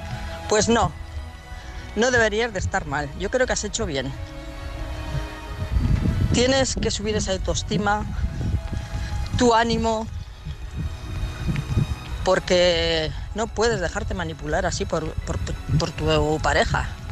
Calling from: Pamplona, Navarre, Spain; de Pamplona.

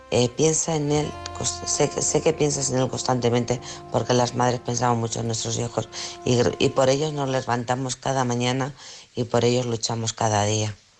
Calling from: Alcorcón, Community of Madrid, Spain; de Alcorcón.

